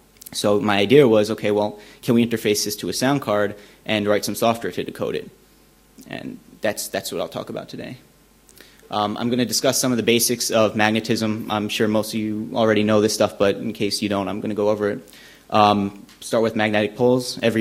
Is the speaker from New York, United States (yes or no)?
yes; New York, United States; I'm from New York.